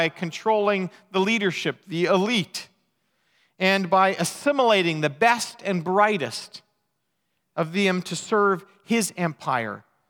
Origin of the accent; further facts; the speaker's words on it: Elm Creek, Manitoba, Canada; I can remember growing up in Elm Creek. I had a giant graduating class of 18 people.